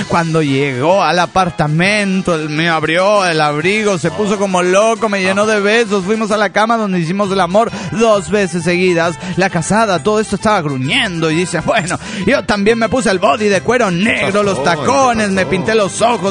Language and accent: Spanish; Guanajuato, Mexico; de Guanajuato.